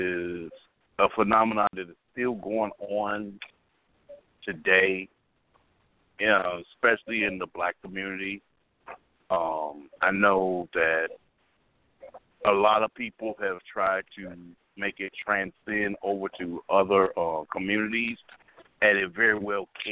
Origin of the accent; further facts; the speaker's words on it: Chicago, Illinois, United States; But Chicago raised me. I grew up in the Chicago South Side culture.